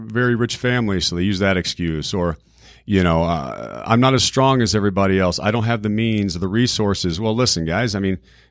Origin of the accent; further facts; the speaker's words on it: Texas, United States; And growing up in Texas, I could have said, you know what, don't have a father.